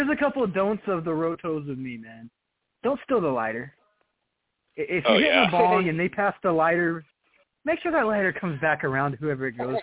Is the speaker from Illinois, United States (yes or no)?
no; Arizona, United States; Growing up in Arizona, every time I heard anybody's like, "Oh, I'm on dope," it's always something.